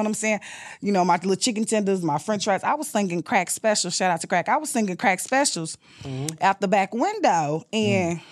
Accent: Louisville, Kentucky, United States; As a child, back in the day, 12, 13, 14 years old, I grew up on Madison on 24th.

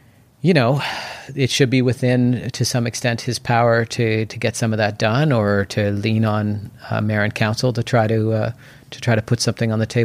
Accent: Port Moody, British Columbia, Canada; I grew up in Port Moody. I did live briefly in North Van, but the first place I moved into in Yale Town was actually in 1999. So, but then I moved to Mexico and other places too.

